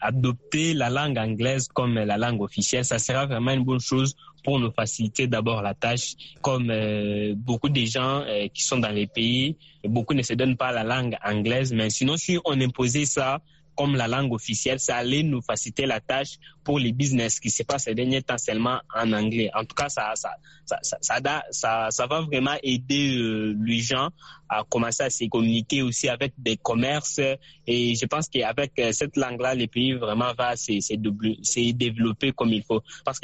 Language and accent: French; DR Congo; first language Tshiluba; French is a second language; de mon pays, je maîtrise seulement ne fût-ce que deux langues. Il y a le lingala et le tchiluba, qui est ma langue maternelle, plus aussi le français.